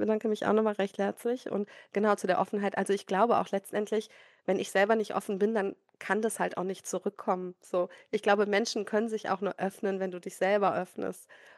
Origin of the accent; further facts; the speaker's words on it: North Rhine-Westphalia, Germany; Ja, also ich komme aus dem Kreis Heinsberg, das ist in Nordrhein-Westfalen.